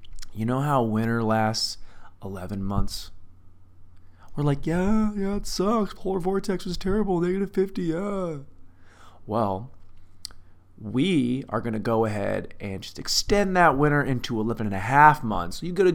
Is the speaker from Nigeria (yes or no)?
no; Washington, United States; I'm from Washington State. Rains all the time.